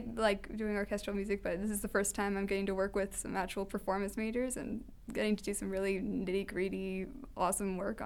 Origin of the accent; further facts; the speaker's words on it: Colorado, United States; No, I'm from Colorado, but I am here in the East Coast permanently